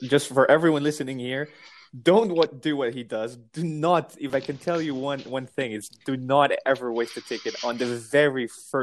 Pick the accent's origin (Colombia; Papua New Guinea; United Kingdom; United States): Colombia; I'm from Colombia